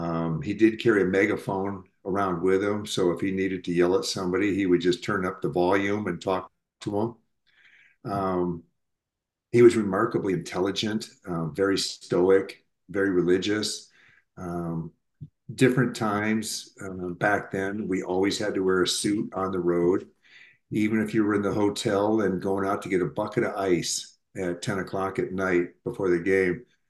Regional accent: Minneapolis, Minnesota, United States; I grew up in Minneapolis. All my relatives are from Iowa.

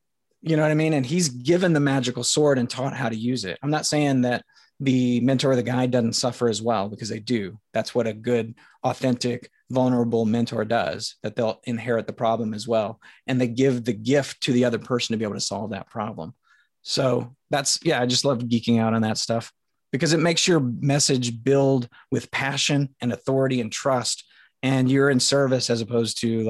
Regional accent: Indiana, United States; I'm from Podunk, Indiana, man.

